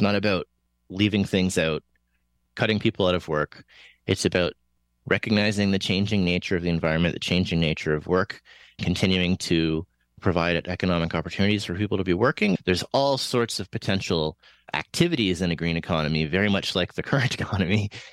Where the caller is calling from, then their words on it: Saskatchewan, Canada; I'm joining you from Saskatchewan, and we boast the largest per capita carbon emissions in the country.